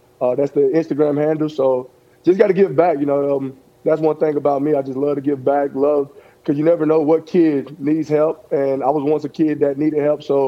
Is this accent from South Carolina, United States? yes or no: yes; Lakeview, South Carolina, United States; You know, I want to help out kids in Indy, in my hometown, Lakeview, South Carolina, to, you know, give back to families in need.